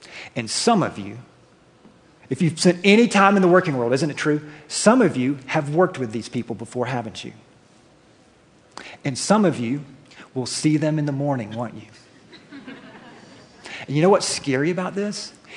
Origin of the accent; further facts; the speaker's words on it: the South, United States; accent: southern; through my southern accent